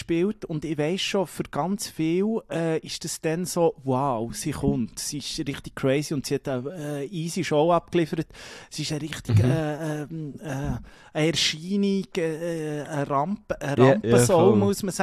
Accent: Colombia; Bogota, in meinem Heimatland.

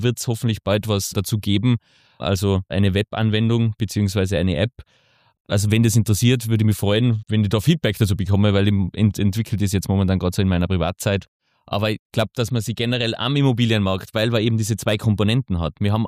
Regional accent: Thiersee, Tyrol, Austria; Ich sehe das in Thiersee zum Beispiel, mein Heimatort, wunderschöne Ortschaft

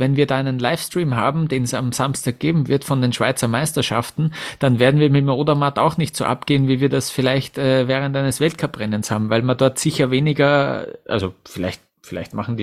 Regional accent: Austria; als Österreicher

